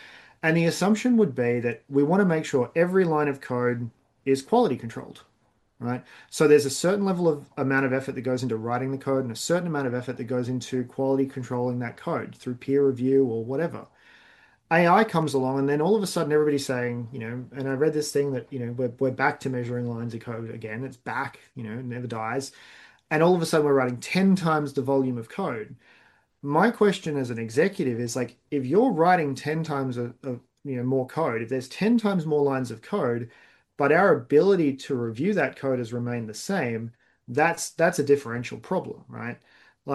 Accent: Australia; I'm Australian.

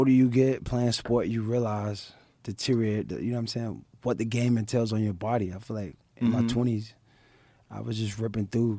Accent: Miami, Florida, United States; because, you know, I came from Liberty City from nothing.

